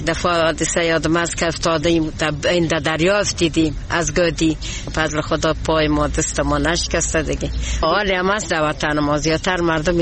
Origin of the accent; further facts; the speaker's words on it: Herat, Afghanistan; ما از هرات هستیم،